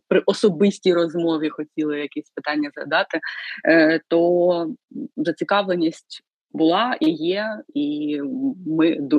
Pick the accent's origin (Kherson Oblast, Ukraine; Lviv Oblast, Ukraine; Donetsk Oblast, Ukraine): Donetsk Oblast, Ukraine; Donetsk; ми з Донецька родом, і саме там ми обрали українську літературу і культуру як вектор свого професійного розвитку і освіти.